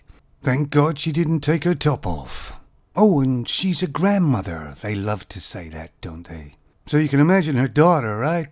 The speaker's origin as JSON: {"language": "English", "country": "Canada", "said": "I'm from Canada and I used to live in a very small little town. You know the towns where you cough one end and you've got pneumonia the other."}